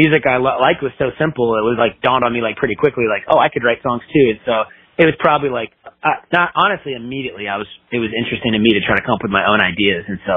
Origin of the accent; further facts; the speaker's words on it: Virginia, United States; also born or lived in Washington, D.C. / Maryland / Charlotte, North Carolina; I'm originally from what they call the DMV, D.C., Maryland, and Virginia. I was born in D.C. and lived in Maryland as a little kid. Most of my life has been in Virginia, Northern Virginia.